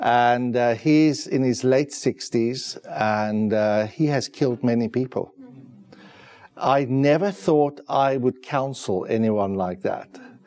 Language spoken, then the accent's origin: English; South Africa; I come from South Africa.